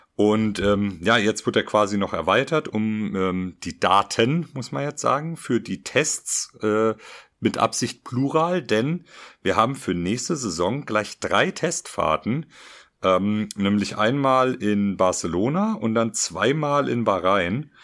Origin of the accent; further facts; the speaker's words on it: Germany; Für uns als Deutsche ist es auch noch nah dran.